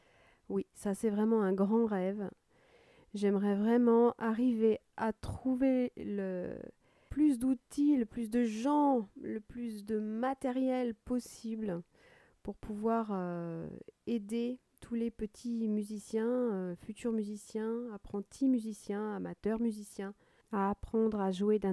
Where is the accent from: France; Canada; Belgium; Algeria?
France; Paris, Île-de-France; moved away as an adult; now in Bordeaux, France; je suis née à Paris et j'y ai passé mes 20 premières années avant de déménager sur Bordeaux.